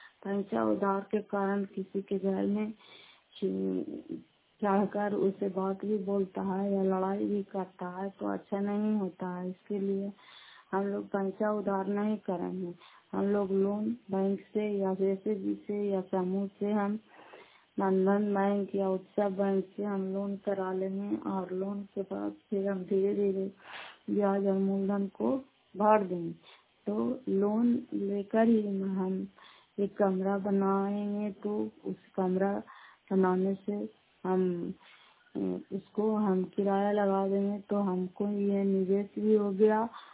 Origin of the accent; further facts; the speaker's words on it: Nalanda, Bihar, India; घर फतेहपुर पंचायत मकरौता जिला नालंदा कराचकरा ब्लॉक की निवासी हूँ।